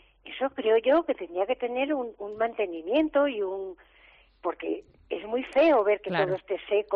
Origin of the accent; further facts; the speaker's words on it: Valladolid, Castile and León, Spain; Yo soy una enamorada de Valladolid. Soy oriunda